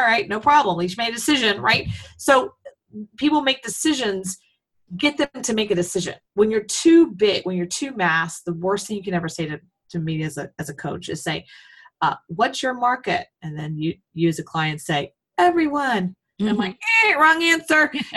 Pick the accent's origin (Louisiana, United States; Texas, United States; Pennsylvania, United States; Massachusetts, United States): Texas, United States; I grew up in America and I grew up in Texas